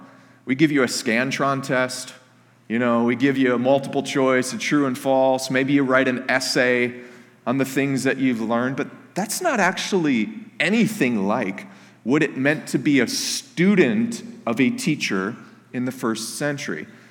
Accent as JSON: {"language": "English", "town": "Detroit", "region": "Michigan", "country": "United States", "tie": "born there", "lives_now": "Minnesota, United States", "said": "I was born in Metro Detroit, and then I moved to Minnesota when Carrie and I got married."}